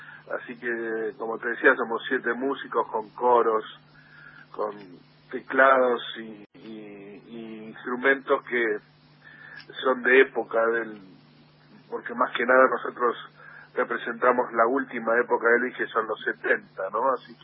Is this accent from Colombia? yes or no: no; La Plata, Buenos Aires Province, Argentina; Yo soy de La Plata.